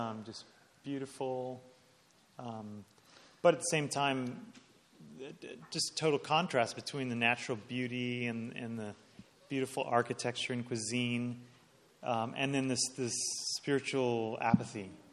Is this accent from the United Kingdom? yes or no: no; United States; You know, I'm American, and we like to end on a positive note.